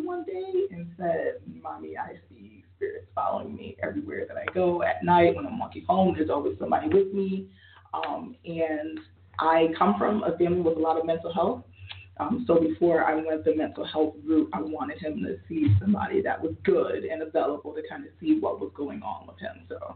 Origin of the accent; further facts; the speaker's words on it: Buffalo, New York, United States; born there; Yes, I was born here in Buffalo. I live right down the street, actually, not too far from here.